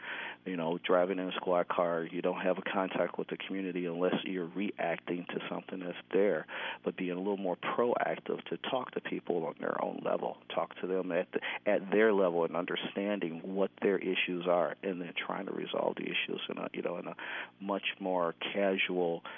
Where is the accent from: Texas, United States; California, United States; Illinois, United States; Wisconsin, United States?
Illinois, United States; Chicago; Look, I'm from Chicago, and people used to shoot at us all the time as police officers.